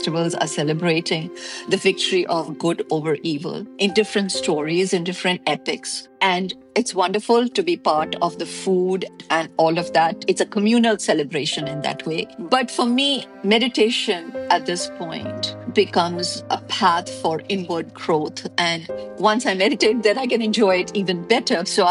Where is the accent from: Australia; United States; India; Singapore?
India; I grew up in Pan India. My father worked for a multinational company and he got transferred all over India. So I got to experience different cultures firsthand and learn different languages firsthand. And I grew up in a Hindu household, but went to Catholic schools